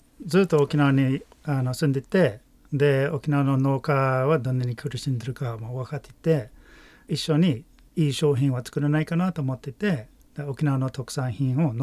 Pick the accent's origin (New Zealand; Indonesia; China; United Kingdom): New Zealand; Japanese is a second language; now in Japan; 自分の母国ニュージーランドからマヌカハニーを輸入して